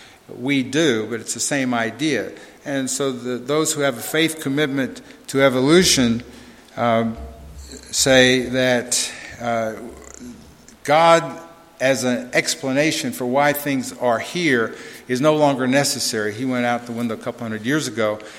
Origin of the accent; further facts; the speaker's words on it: Dallas, Texas, United States; we thought of 50 years ago when I was growing up in Dallas